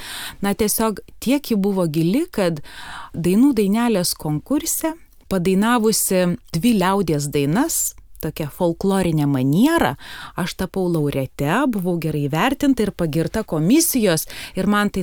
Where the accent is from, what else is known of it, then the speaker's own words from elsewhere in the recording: Samogitia, Lithuania; pati esu žemaitė. Ir abu tėveliai mano žemaičiai ir, na, taip jau susiklostė gyvenime, kad ištekėjau už vyro žemaičio ir mūsų šeimoje iki šiol žemaičių kalba